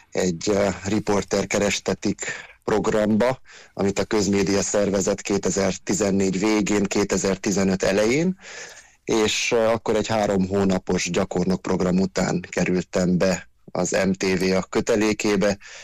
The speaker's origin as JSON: {"language": "Hungarian", "town": "Miercurea Ciuc", "region": "Harghita", "country": "Romania", "also_born_or_lived": "Vienna, Austria", "moved": "as an adult", "said": "Értem a kérdést, én egyébként csíkszeredai vagyok, Csíkszeredából kerültem a közmédiába"}